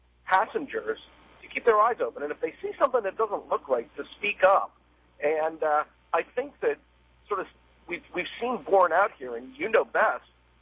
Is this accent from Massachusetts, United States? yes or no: yes; Boston, Massachusetts, United States; You know, I'm originally from Boston. I'm used to this.